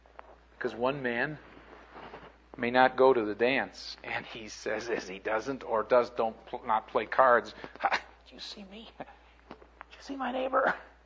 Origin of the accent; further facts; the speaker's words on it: Chicago, Illinois, United States; I grew up in Chicago. Chicago is an area in which many of the churches are very legalistic.